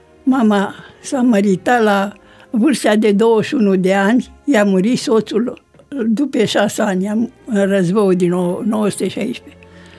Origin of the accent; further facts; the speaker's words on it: Moțăței, Dolj, Romania; born there; Eu m-am născut în comuna Moțăței Sat.